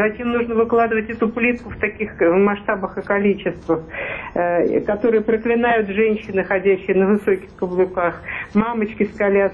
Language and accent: Russian; Moscow, Russia; Я могу реагировать на это как москвичка